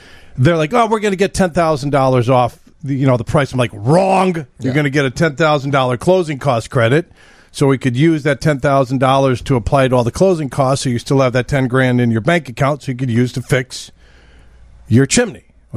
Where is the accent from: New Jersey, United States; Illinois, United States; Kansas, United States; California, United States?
Illinois, United States; Des Plaines; I grew up in Des Plaines, went to Maine East, you know, that's right across the street from Notre Dame High School